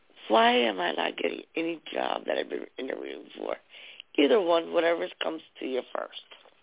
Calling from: New Jersey, United States

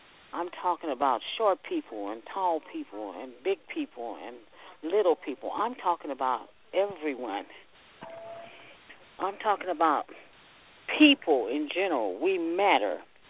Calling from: Kansas City, United States; I'm calling from Kansas City.

